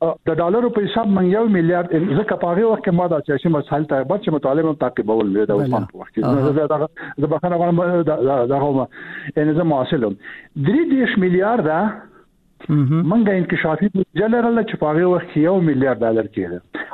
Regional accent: Afghanistan; موږ افغانان یو مشکل لرو چې دا د بری او د ماتې تاریخ ځان ته پخپل کوو

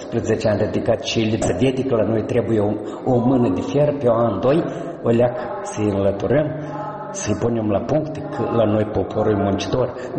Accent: Larga, Briceni District, Moldova; Eu știu aici din satul meu natal largă.

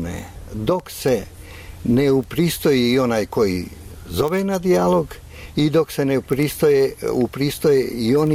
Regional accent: Bosnia & Herzegovina

